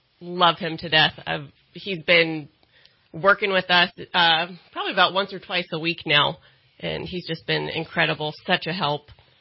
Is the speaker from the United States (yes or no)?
yes; Palo Cedro, California, United States; Well, I grew up here, born and raised, well, not born and here, but I was raised in Palo Cedro, California.